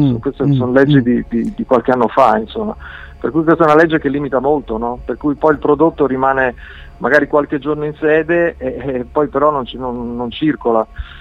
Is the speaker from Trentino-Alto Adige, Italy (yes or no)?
yes; Merano, Trentino-Alto Adige, Italy; born there; now in Rome, Italy; io sono nato a Merano, in Alto Adige.